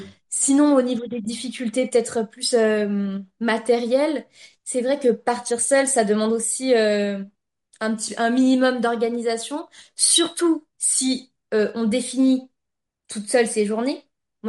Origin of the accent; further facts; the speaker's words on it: France; français parce que je suis française